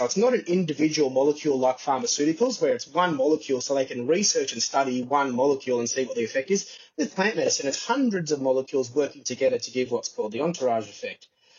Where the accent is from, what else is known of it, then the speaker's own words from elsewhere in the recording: Gold Coast, Queensland, Australia; growing up on the Gold Coast and, surfing, and there was a little bit of cannabis around.